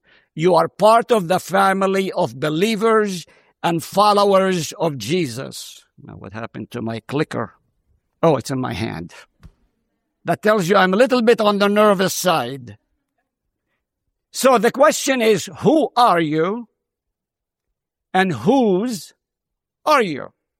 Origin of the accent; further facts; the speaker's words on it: Nazareth, Northern District, Israel; English is a second language; I'm a Palestinian from Nazareth. Can anything good come out of Nazareth?